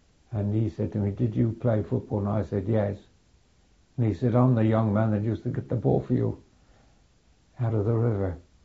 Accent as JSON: {"language": "English", "region": "England", "country": "United Kingdom", "said": "I said, \"What do you mean stop? We're English.\""}